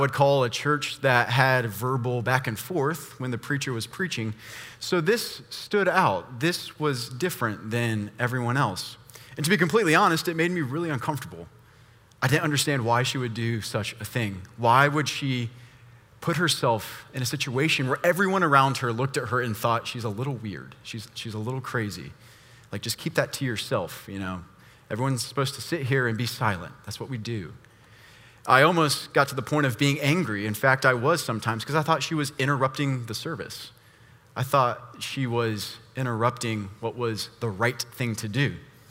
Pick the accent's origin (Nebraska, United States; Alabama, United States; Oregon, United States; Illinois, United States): Alabama, United States; Montgomery; When I was a young boy growing up in Montgomery, Alabama, I loved going to Sunday school.